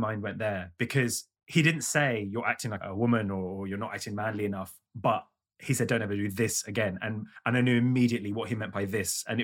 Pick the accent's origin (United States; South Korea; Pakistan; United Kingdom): United Kingdom; London; I grew up in London, and London in the early 90s was, the UK was a homophobic place, right?